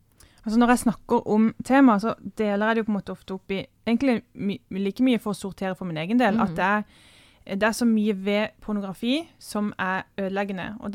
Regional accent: Kristiansand, Agder, Norway; also born or lived in Trondheim; Jeg kommer jo fra Flekkerøya utenfor Kristiansand

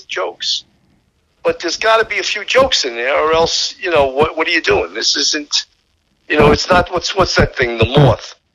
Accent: Levittown, New York, United States; I'm from Levittown. I grew up in Levittown.

